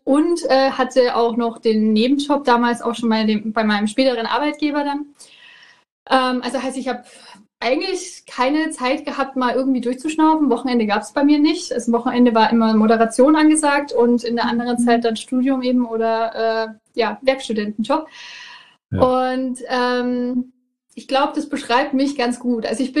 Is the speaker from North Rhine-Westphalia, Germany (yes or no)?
no; Nuremberg, Bavaria, Germany